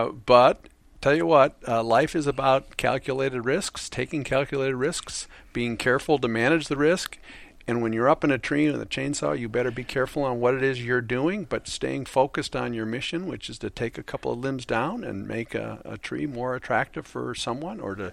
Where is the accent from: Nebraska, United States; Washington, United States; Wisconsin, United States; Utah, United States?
Wisconsin, United States; Milwaukee; No, I'm from the Milwaukee area. I went to Marquette, as you indicated, in the old Al McGuire days. I loved growing up where I grew up. It was a great experience. But Texas has now gotten into my blood, and I'm a Texan.